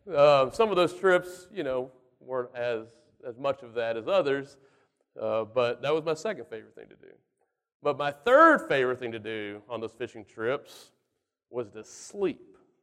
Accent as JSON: {"language": "English", "town": "Galveston", "region": "Texas", "country": "United States", "tie": "born or raised there", "said": "Growing up, I spent a lot of time on the water. I grew up near Galveston. I'm from a multi-generational family of fishermen."}